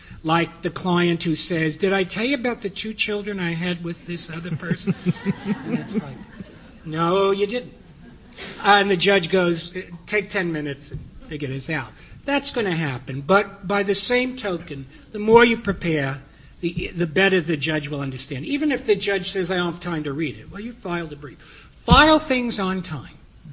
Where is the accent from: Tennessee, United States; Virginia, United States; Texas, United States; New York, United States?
New York, United States; but in all the votes, my home state of New York abstains